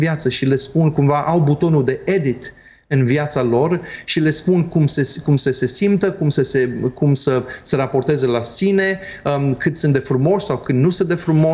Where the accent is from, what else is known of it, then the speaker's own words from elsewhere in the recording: Aiud, Alba County, Romania; Eu când am crescut la blocuri în Aiud